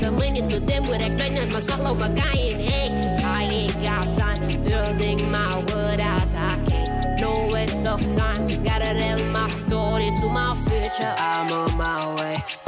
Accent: Senegal; je suis une Sénégalaise, une lionne, une vraie lionne

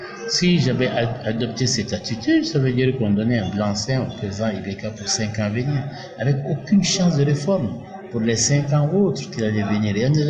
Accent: Mali; Moi, j'ai agi en tant que Malien.

